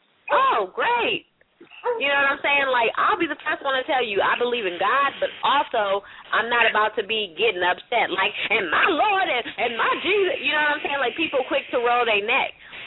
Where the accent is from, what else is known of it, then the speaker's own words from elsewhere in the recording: San Francisco, California, United States; I'm from San Francisco, so I was raised, don't judge, you know, don't judge something you don't understand.